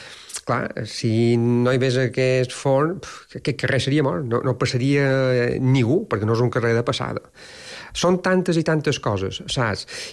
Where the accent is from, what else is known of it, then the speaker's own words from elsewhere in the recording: Palma, Balearic Islands, Spain; Hem de pensar que a Palma, jo quan era petit, a Palma, els carrers principals de Palma, hi havia 2, 3 i 4 fons.